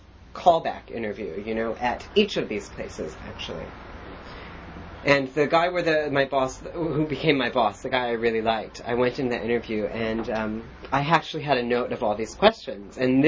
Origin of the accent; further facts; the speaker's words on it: Illinois, United States; He was also from Illinois. I was raised in Illinois, and we had kind of a good connection.